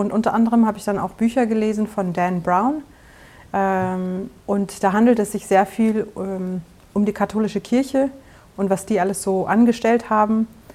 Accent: Namibia; Ich bin in Namibia auf einer Farm aufgewachsen.

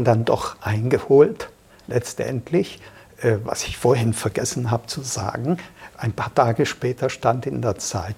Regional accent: Reghin, Mureș County, Romania; Und als die Deutschen nach Sächsisch Regen kamen, in meine Heimatstadt, gab es ein schlimmes Erlebnis.

